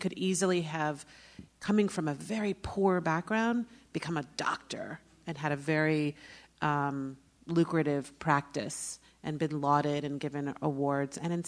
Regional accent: New York City, New York, United States; Even though I'm from New York City, I was born in Brooklyn

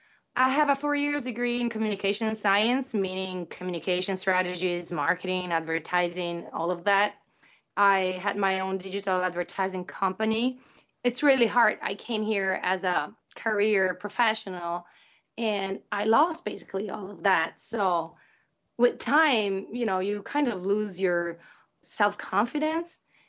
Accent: Italy; English is a second language; now in Grand Rapids, United States; I'm 41 years old, and I'm from Italy. I'm married to an Italian

